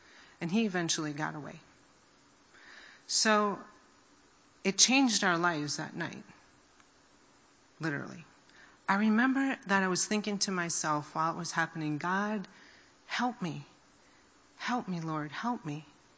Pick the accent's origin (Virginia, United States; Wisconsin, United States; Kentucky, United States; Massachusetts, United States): Wisconsin, United States; Green Bay; So we grew up in Green Bay, Wisconsin. We were both brought up in very middle-class homes, hardworking parents. He was raised Roman Catholic. I was raised Presbyterian.